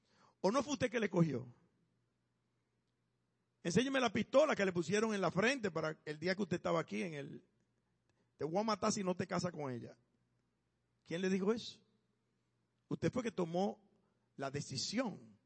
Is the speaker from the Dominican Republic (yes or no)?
yes; Dominican Republic; Yo soy de la República Dominicana.